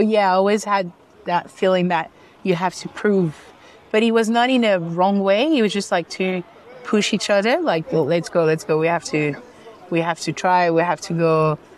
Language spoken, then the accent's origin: English; Morocco; even though I was born and raised in Morocco